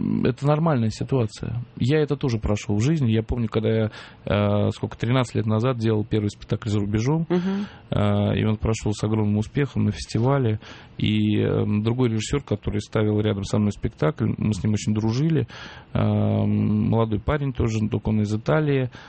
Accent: Russia; moved away; Я из России приехал мальчишка туда, к ним, в их рынок.

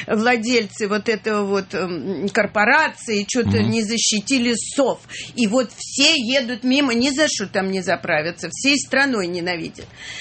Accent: Moscow, Russia; Я абсолютная москвичка, и я так рано попала.

